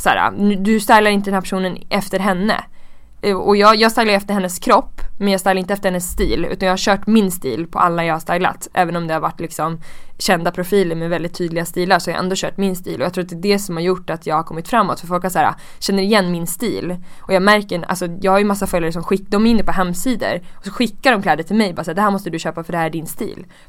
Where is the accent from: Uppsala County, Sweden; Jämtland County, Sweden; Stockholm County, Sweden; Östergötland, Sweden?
Uppsala County, Sweden; Uppsala; Jag är uppvuxen i Uppsala.